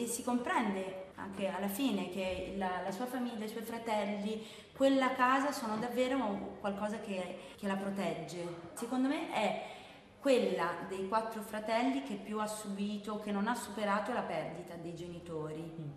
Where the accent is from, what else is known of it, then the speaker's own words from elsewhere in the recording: Rome, Lazio, Italy; No, io sono romana